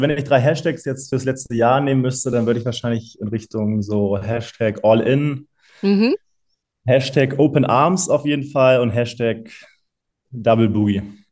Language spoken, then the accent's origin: German; Hamburg, Germany; ich bin ein Hamburger Jung, 33 Jahre alt.